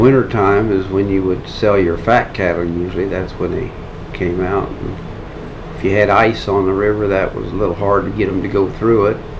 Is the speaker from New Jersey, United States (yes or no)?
no; Dodge City, Kansas, United States; I was born in Dodge City, actually, but that's right at this area.